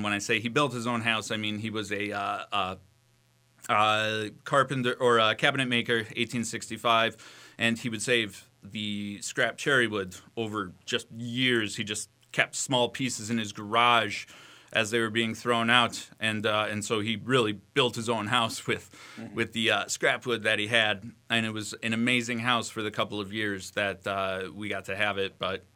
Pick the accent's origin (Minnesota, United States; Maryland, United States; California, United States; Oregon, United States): Minnesota, United States; But with that, since we grew up in Minnesota, we also got to eat a lot of healthy, nutritious food because of different school programs.